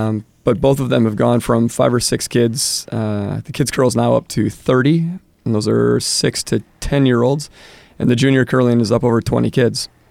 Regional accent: Iowa, United States; So I grew up in Iowa. But came to the North Shore for grad school.

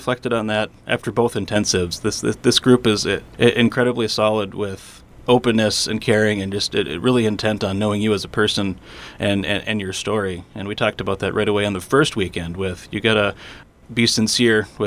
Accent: Two Harbors, Minnesota, United States; I grew up here, so I know everything about Two Harbors. I teach here, I coach here. Yeah, I'm good. I'm from Two Harbors.

